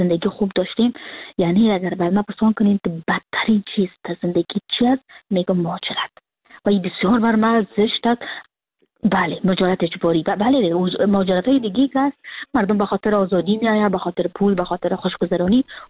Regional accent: Kabul, Afghanistan; moved away as an adult; now in Frankfurt, Germany; من سال 2020 که فرداش 2021 بود کابل ترک کردم و اون روزی که سال نو تغییر میخورد من از ترکیه آمدم به فرانکفورت که یعنی 2021 بود.

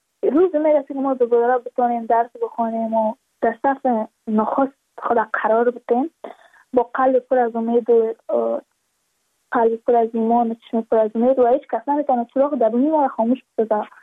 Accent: Badakhshan, Afghanistan; چون ما از بدخشان هستیم، یعنی منطقای دور دستش

